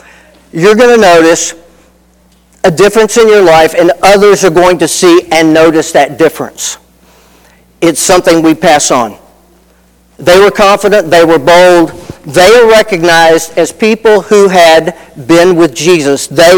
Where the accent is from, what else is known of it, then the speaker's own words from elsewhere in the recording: the South, United States; accent: southern; I grew up in the South. I have people saying to me sometimes, well, where are you from in the South? They recognize that. Mine's not quite as pronounced as Jeannie's is